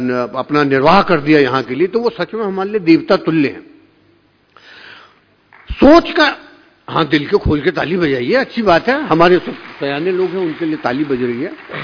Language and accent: Hindi; Uttarakhand, India; मैं उत्तराखंड का रहने वाला हूं तो मैं केदारनाथ के पास मेरा, मैंने जमीन लिया है, वहां पर छोटा सा एक मैंने घर बनाया